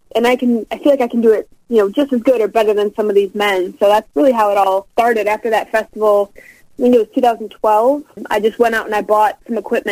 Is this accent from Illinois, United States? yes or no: yes; Chicago, Illinois, United States; So, you know, I take a lot of pride in the fact that I come from Chicago and I've gotten to kind of set my roots with some of those big names.